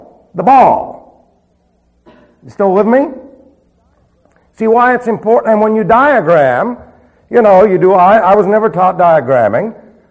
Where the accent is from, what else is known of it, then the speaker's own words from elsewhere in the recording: New York City, New York, United States; But I was raised in New York City.